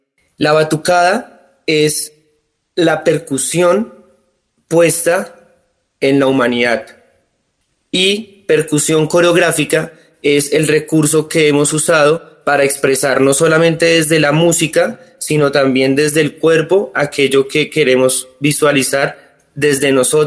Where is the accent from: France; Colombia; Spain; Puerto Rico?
Colombia; lo que somos como colombianos